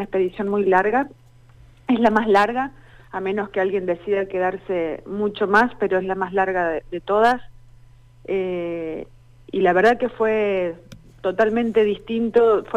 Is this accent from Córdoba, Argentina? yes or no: yes; Villa María, Córdoba, Argentina; moved away; soy de Córdoba, de Villa María. Hace 24 años que estoy acá, 24, 25 años.